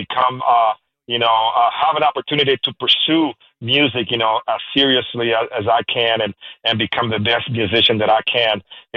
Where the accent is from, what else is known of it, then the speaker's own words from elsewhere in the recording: Puerto Rico; my background, I grew up in Puerto Rico